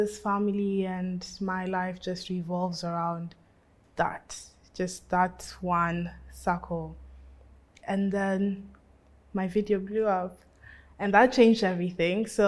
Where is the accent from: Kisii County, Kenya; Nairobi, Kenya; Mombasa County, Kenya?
Nairobi, Kenya; So I was born in Nairobi, grew up in Nairobi. That's my whole life revolved around that place.